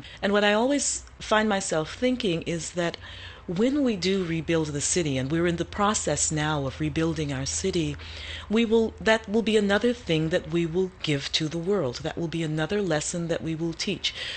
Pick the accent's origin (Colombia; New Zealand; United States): United States; New Orleans, Louisiana; I was born and reared in New Orleans, and my family goes back to slavery and freedom there, and I'm going home.